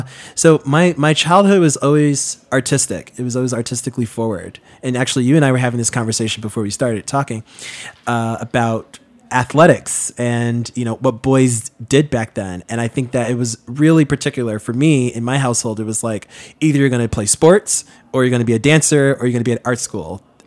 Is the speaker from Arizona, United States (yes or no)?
no; Queens, New York, United States; So when I was born back in the 90s, you know, growing up in Queens was sort of like, we played outside, we took the bus to school.